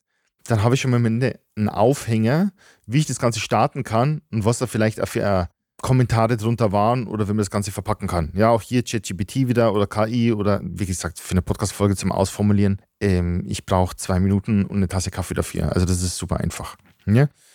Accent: Germany; Ich als Deutsche jetzt, wenn du in Österreich bist oder Schweizer, bist jetzt ausgeschlossen.

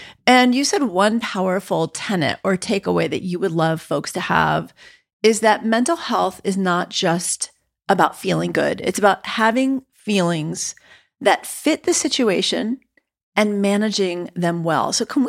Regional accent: New York, United States; as a New Yorker who grew up in a home of a certain type of immigrant Jewish family

